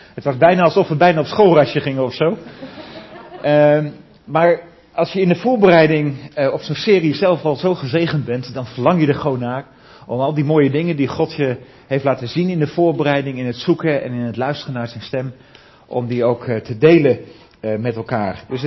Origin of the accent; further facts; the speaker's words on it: Nieuw-Vennep, North Holland, Netherlands; Ik kom uit Nieuw-Vennep, ik wou bijna zeggen een heel mooi plaatsje, maar het is eigenlijk gewoon een heel saai dorp met alleen maar rechte wegen en gewoon ergens in de Haarlemmermeer.